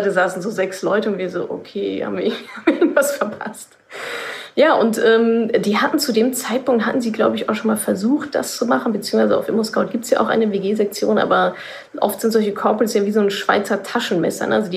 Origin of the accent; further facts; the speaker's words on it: North Rhine-Westphalia, Germany; Also ich komme ja aus dem Ruhrgebiet.